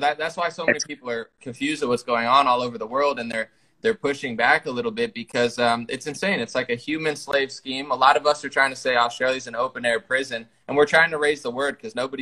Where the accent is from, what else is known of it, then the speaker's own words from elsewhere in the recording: United States; Sorry, I'm American.